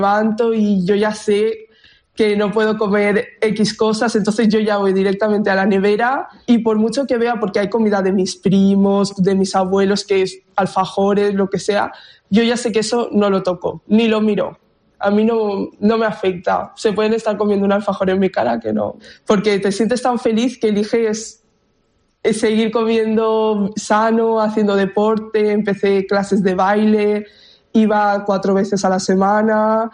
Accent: Valencia, Valencian Community, Spain; tengo 20 años, vine de visita a Uruguay, vengo de Valencia, vine en octubre del año pasado

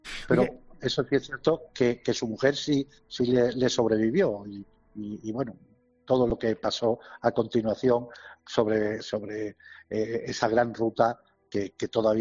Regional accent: Extremadura, Spain; pero también para los que somos extremeños

